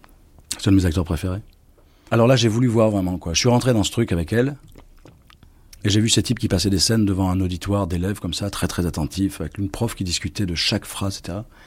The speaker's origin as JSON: {"language": "French", "town": "Castiglione", "region": "Tipaza Province", "country": "Algeria", "tie": "born there", "said": "Je suis né en Algérie, à Castiglione"}